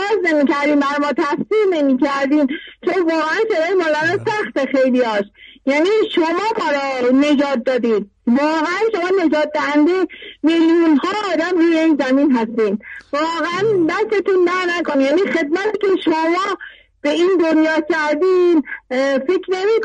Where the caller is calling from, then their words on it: Tehran, Tehran Province, Iran; از تهران هستم.